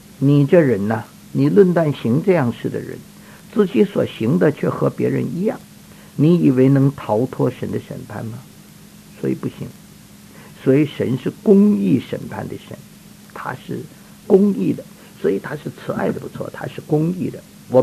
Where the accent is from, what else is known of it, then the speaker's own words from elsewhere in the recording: China; 我们中国人说虎毒不吃子